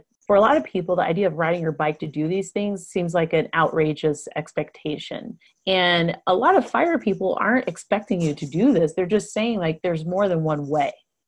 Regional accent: Colorado, United States; even though I'm from Colorado, I went to college in upstate New York

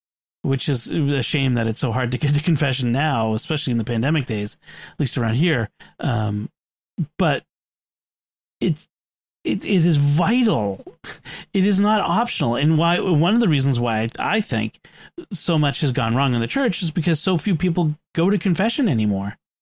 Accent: Boston, Massachusetts, United States; I'm from Boston.

